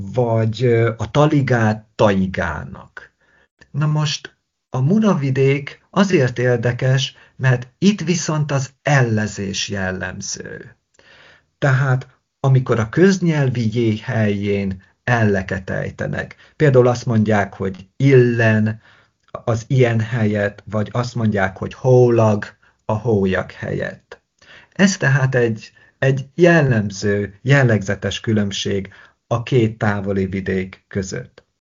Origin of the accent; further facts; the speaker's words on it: Zakarpattia Oblast, Ukraine; Én ugye Kárpátaljáról származom, egy Ungvár melletti faluból